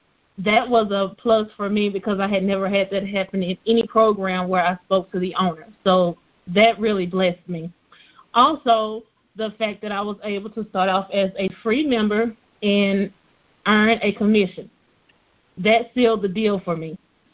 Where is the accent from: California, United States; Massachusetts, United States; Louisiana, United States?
Louisiana, United States; Shreveport; I am from Shreveport, Louisiana.